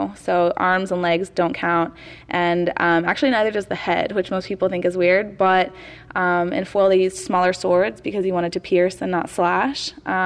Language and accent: English; Lafayette, California, United States; I am from Lafayette, California.